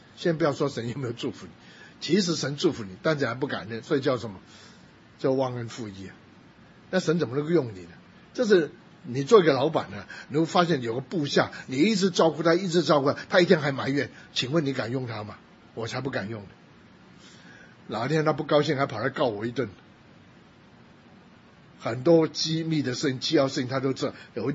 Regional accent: Guangzhou, Guangdong, China; 然后我是广州人

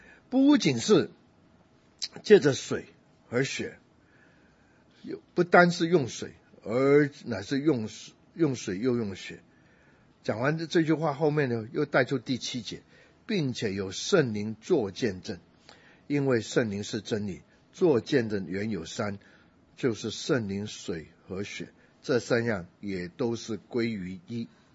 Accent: China; 我们是中国人的背景

